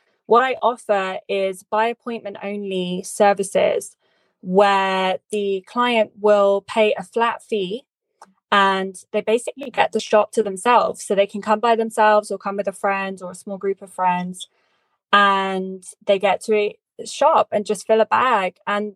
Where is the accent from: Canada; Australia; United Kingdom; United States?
United Kingdom; Oxford, South East England; moved away as an adult; now in London, United Kingdom; my hometown of Oxford, which is in England. As you can tell by my accent, that's where I grew up. So when I was 18, I moved to London